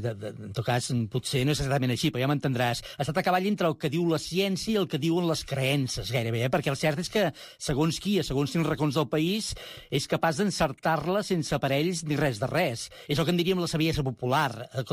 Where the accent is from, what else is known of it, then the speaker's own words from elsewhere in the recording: Sant Boi de Llobregat, Catalonia, Spain; jo que soc de Sant Boi